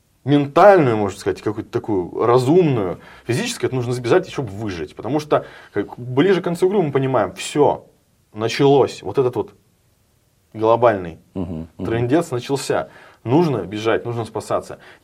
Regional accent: Vilyuchinsk, Kamchatka Krai, Russia; now in Saint Petersburg, Russia; Я вообще сам, ну, вообще из Петербурга. Но если копнуть глубже, если посмотреть досье, я из города Вилючинска Камчатской области. Да, у нас там наш такой край, наш закрытый город

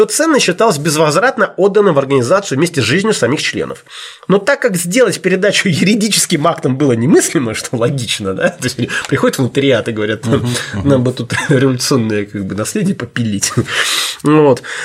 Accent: Saint Petersburg, Russia; Я петербуржец

